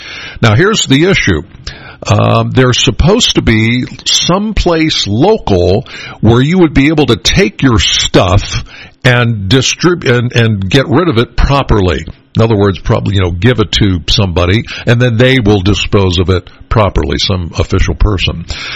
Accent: Penns Valley, Pennsylvania, United States; When I put in our local zip codes, like my code, I'm from Penns Valley, I put in my code

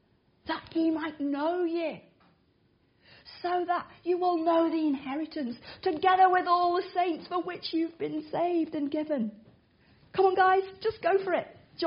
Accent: North West England, United Kingdom; I was born and raised in the Lake District, a farmer's daughter, and still at heart I'm a farmer's daughter.

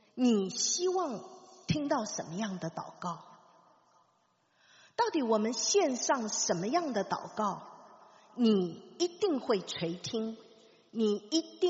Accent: Taiwan; 我记得小的时候在台湾到处都有一个标语

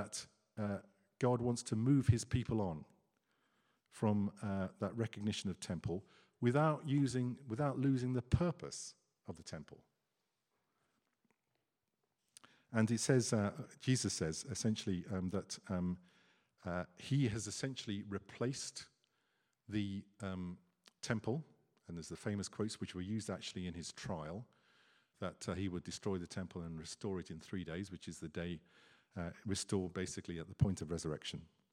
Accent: England, United Kingdom; But I'm an Englishman. And there aren't many of us left, but, you know, I'm an Englishman.

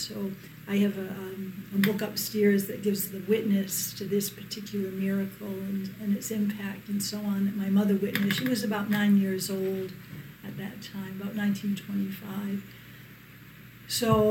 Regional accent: West Warwick, Rhode Island, United States; he had two sisters who lived here in Rhode Island in my hometown of West Warwick.

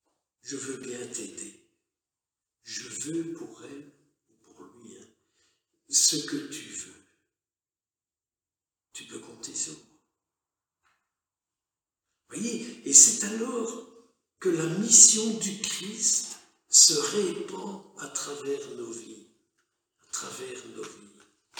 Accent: Braine-l'Alleud, Wallonia, Belgium; Je suis originaire de Braine-l'Alleud.

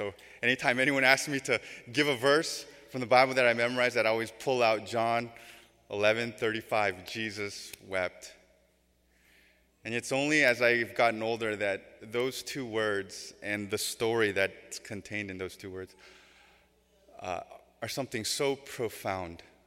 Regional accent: Sacramento, California, United States; I was young, growing up in Sacramento, every now and then, my family would go to the Bay Area to visit our relatives who were there

